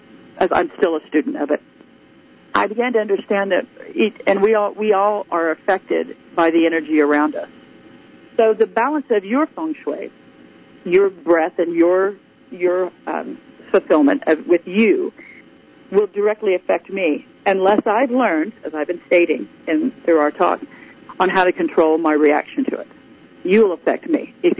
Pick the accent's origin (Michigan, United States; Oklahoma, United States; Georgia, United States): Oklahoma, United States; growing up in Oklahoma, I was raised and taught by my family, who have, in addition to being educators, were also farmers